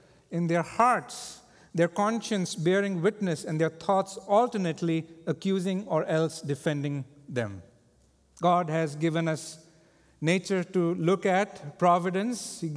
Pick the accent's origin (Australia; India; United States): India; moved away as an adult; I grew up in India, as some of you know. I never imagined that I'll be living outside of India as an adult and will be involved in ministry.